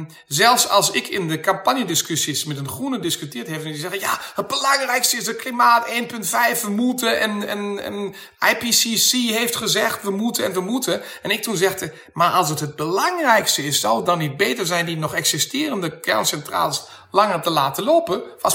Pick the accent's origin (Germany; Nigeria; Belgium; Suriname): Germany; als wij proberen als Duitsers, dat vrees ik een beetje, de Nederlandse verklaren